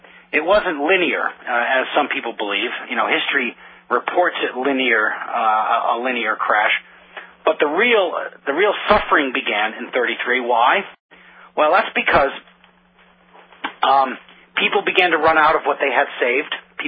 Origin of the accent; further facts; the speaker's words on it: Northeast, United States; I mean, I grew up in the Northeast, and, geez, winter is supposed to be cold.